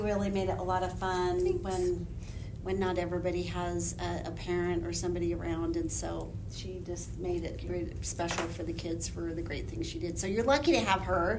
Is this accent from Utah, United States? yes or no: yes; Bountiful, Utah, United States; now in North Salt Lake, United States; So this is where I grew up in Bountiful, but I've raised all my kids in North Salt Lake.